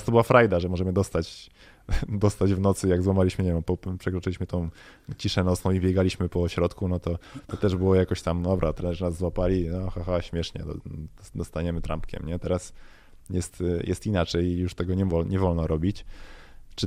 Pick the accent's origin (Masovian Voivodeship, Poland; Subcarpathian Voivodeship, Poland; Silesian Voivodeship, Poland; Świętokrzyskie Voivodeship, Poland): Masovian Voivodeship, Poland; Warsaw; jestem z Warszawy, więc to dla mnie znaczy trochę więcej niż, nie wiem, kolejne trofeum w kolejnym klubie, tak? Ja jestem stąd